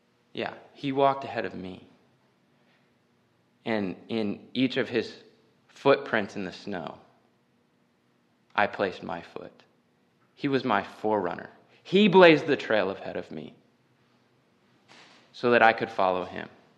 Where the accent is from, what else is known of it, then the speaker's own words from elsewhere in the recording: Ohio, United States; I grew up in Northeast Ohio, and we would walk in the snow, in the dark, to his tree stand.